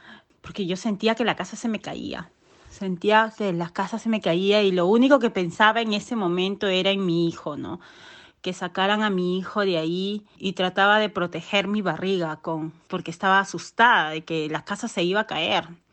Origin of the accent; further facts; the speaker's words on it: Pisco, Ica, Peru; moved away as an adult; now in Cusco, Peru; sucedió un terremoto muy fuerte en la ciudad de Pisco, en mi ciudad natal, en Perú. Para este entonces ya yo estaba casada, me había mudado de mi ciudad natal a vivir a Cusco.